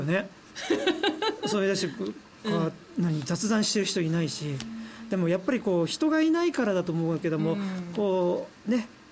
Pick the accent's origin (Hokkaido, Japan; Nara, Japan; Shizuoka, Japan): Hokkaido, Japan; すいません僕北海道から来ましたって最初まず言う。